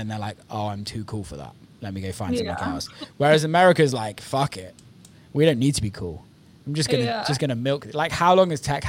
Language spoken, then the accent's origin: English; England, United Kingdom; I'm like, dude, why can't I get an agent in England? Can't even get booked in my hometown.